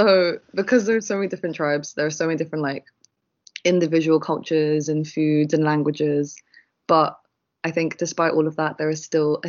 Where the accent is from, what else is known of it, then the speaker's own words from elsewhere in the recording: Somaliland, Somalia; So I'm from Somaliland, but so in Somaliland, it's a big sense of community.